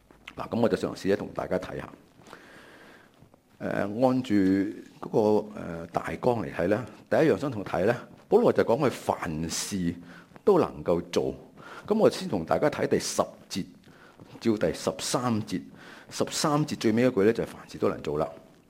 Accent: Macau; 我呢就在我是澳门出世的，所以我是澳门人。

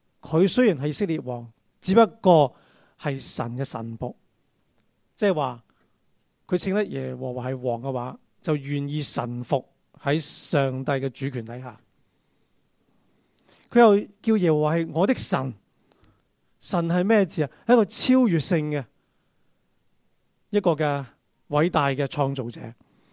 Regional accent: China; 我们中国人就很明白一起吃饭是什么意思

